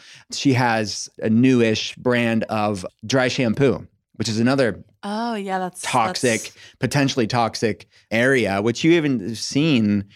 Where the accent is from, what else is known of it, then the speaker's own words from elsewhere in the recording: United States; I'm an American.